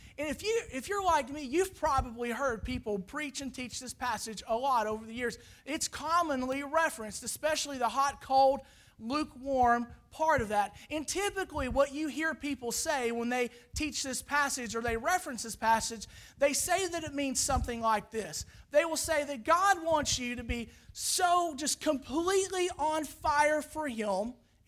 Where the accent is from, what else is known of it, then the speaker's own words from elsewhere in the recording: Arkansas, United States; We're from Arkansas.